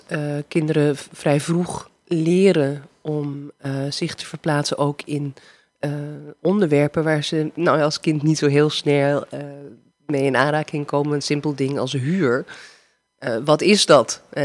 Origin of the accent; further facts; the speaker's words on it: Netherlands; wat wij als Nederlanders staan daar heel erg voor.